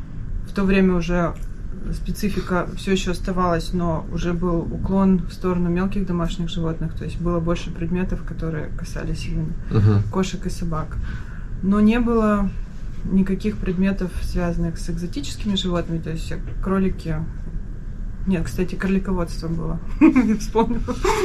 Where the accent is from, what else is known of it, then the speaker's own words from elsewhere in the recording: Perm, Perm Krai, Russia; moved away as an adult; now in Saint Petersburg, Russia; Родом я из Перми, то есть я родилась и выросла в Перми